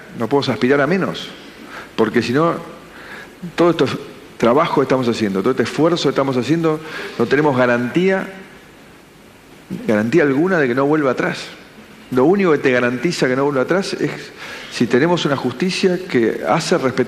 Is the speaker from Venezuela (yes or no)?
no; Argentina; soy el único argentino que creo que cuando pierde la selección vota por Brasil en el Mundial